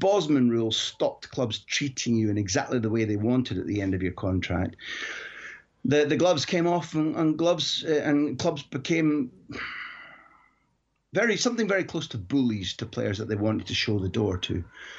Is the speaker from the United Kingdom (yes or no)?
yes; Wales, United Kingdom; not because we're Welsh, not because we desire the national team to do well